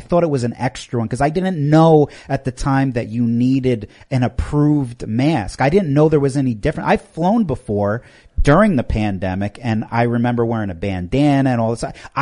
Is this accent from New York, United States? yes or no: yes; New York, United States; I told you, I grew up in New York.